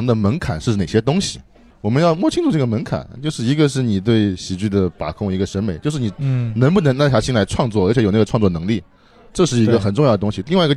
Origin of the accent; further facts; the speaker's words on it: Wenzhou, Zhejiang, China; 那我们温州人说普通话也很容易的呀